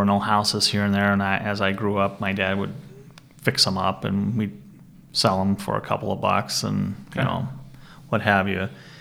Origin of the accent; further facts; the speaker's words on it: Portland, Oregon, United States; I was born and raised here in Portland.